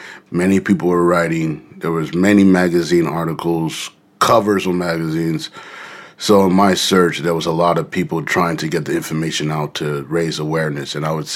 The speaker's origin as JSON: {"language": "English", "country": "United States", "tie": "born there", "said": "he let me know that I was from Africa, though I was born in the States"}